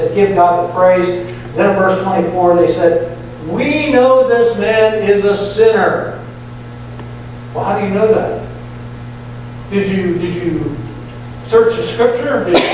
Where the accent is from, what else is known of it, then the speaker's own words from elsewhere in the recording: New Zealand; we came from New Zealand and we saw this firsthand, we experienced this firsthand.